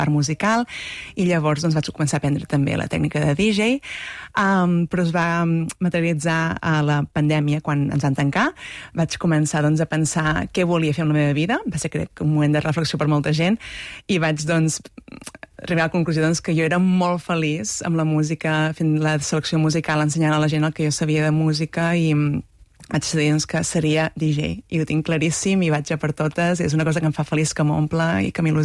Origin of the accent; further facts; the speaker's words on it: Girona, Catalonia, Spain; Jo soc de Girona